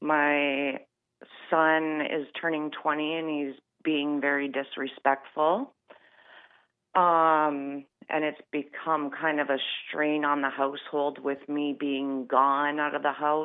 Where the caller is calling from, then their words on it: Canada; And I'm from Canada